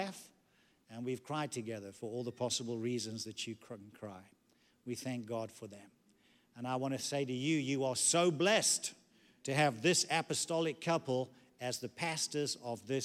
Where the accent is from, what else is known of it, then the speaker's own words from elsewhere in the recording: England, United Kingdom; I often say that being an Englishman at my core, we don't weep easily.